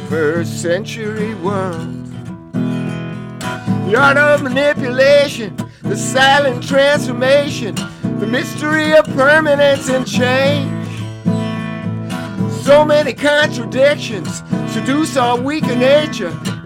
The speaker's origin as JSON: {"language": "English", "town": "Brooklyn", "region": "New York", "country": "United States", "tie": "born or raised there", "said": "When I was a kid growing up in Brooklyn"}